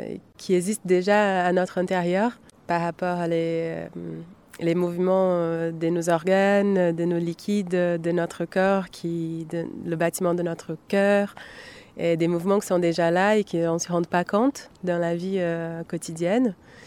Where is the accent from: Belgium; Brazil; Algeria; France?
Brazil; French is a second language; je suis brésilienne, artiste de mouvement, danseuse, créatrice, voilà.